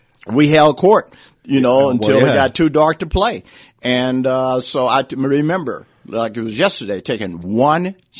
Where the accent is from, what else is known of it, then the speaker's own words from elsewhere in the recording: Indianapolis, Indiana, United States; So I always say that I graduated from East Waterloo High School, but I was raised in Indianapolis, Indiana, and I was a basketball king.